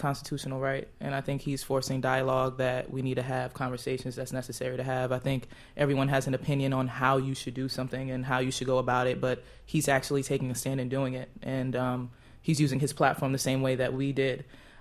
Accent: Queens, New York, United States; I'm born and raised in Queens, New York. I grew up watching New York Liberty.

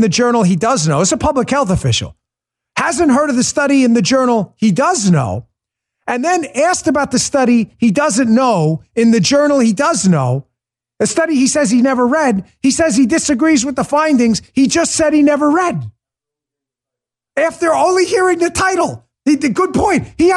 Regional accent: New York City, New York, United States; I grew up in New York City.

